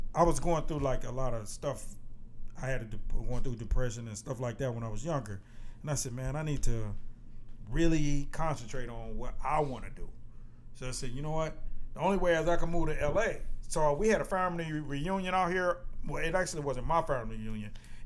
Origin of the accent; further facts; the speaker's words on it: Detroit, Michigan, United States; moved away as an adult; I'm from Detroit, Michigan.